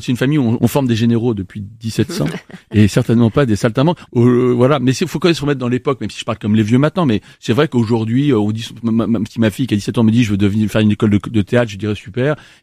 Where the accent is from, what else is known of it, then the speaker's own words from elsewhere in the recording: Reims, Grand Est, France; Non, en France. J'étais à Reims.